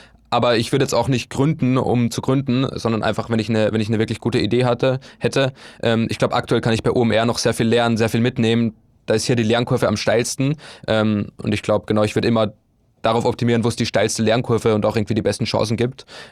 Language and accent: German; Upper Austria, Austria; also born or lived in Bulgaria; now in Hamburg, Germany; ich habe davor meinen Zivildienst in Bulgarien gemacht und bin dann direkt von Bulgarien nach Hamburg gezogen. Lustigerweise sind die beiden Orte fast gleich weit weg von meiner Heimat in Oberösterreich.